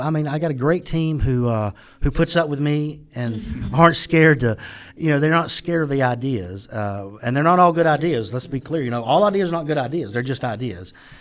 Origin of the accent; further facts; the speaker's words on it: Mississippi, United States; moved away; You can tell by the accent that I'm not from anywhere close by. So I moved here. I was born in Mississippi. Grew up there, part of a firm. Moved here in 2000